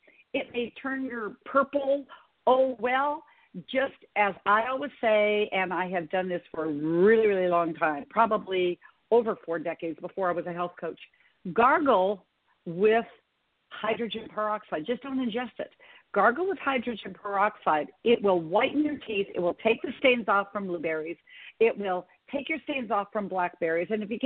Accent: Montana, United States; I grew up in Montana, small town girl from Montana, but we had a summer home in Flathead Lake.

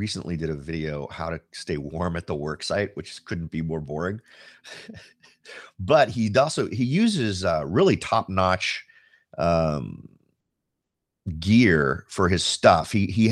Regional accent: California, United States; Now, I grew up in Silicon Valley, so I'm pretty aware of what the feel was or the vibe.

